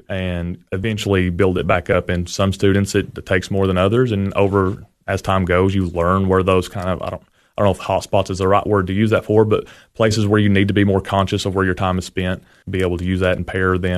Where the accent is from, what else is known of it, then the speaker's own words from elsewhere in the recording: Monterey, California, United States; I did. I grew up in Monterey about a mile and a half from the high school my whole life. My parents still live there now.